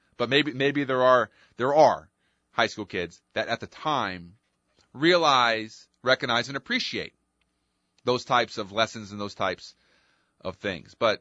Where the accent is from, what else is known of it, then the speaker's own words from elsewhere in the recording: Bunker Hill, United States; as soon as I told Terry that I was from Bunker Hill, did you play for Coach Lafka?